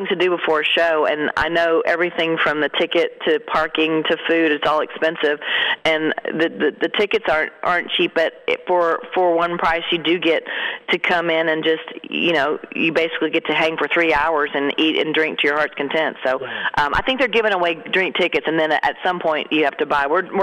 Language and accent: English; the South, United States; I grew up in the South. I grew up going to tailgates as a kid, and well, not as a kid, as a college student. And in Georgia, it's kind of a, you know, its own college course.